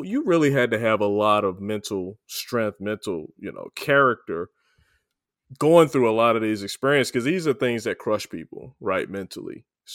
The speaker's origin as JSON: {"language": "English", "town": "Oxon Hill", "region": "Maryland", "country": "United States", "tie": "born or raised there", "lives_now": "California, United States", "said": "I grew up in Oxon Hill, Maryland."}